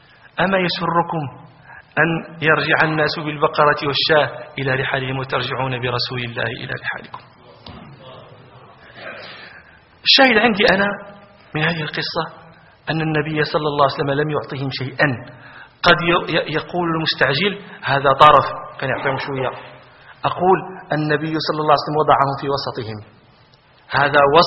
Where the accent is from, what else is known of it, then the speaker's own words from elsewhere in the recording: Morocco; ناقة عندنا في المغرب قد تكون 15,000 درهم 20,000 درهم